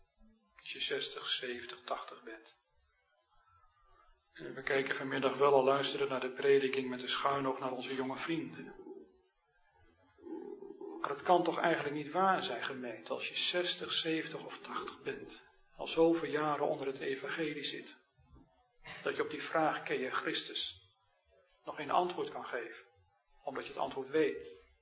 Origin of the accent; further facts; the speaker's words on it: Harderwijk, Gelderland, Netherlands; Als die oude vrouw in de plaats waar ik opgegroeid ben in Harderwijk.